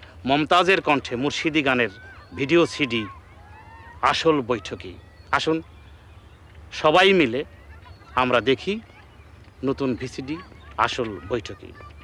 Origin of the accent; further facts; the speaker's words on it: Purbadhala, Mymensingh Division, Bangladesh; আমি এই এলাকারই ছেলে, এখান থেকে মাত্র দেড় মাইল দূরে আমার জন্মস্থান পূর্বধোয়ার গ্রামে।